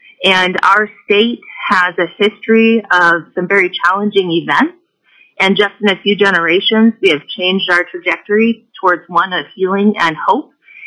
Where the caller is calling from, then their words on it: Anchorage, Alaska, United States; I'm calling in from Anchorage, Alaska.